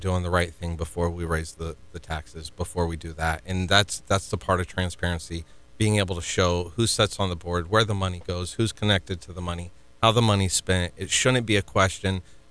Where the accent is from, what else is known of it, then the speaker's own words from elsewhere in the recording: Florida, United States; So I was born and raised right here in Brevard County. I'm 40 years old.